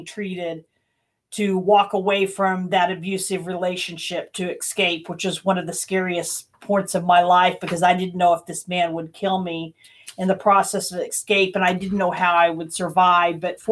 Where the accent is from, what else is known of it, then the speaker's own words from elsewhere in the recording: Tulsa, Oklahoma, United States; also born or lived in Norman / Moore; now in Wichita, United States; I was born in Norman, Oklahoma, and I spent my life until I was in early middle school, 6th grade in Norman, moved to Moore, and when I was in 7th grade, moved to Tulsa, where I spent many years growing up.